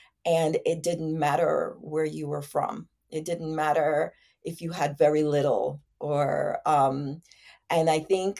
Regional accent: Jamaica; I grew up in Jamaica, and I'm an island girl, and grew up in very humble beginnings.

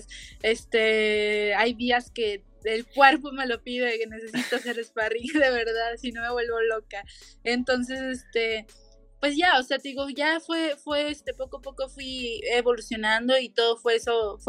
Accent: Mexico; como yo soy de México

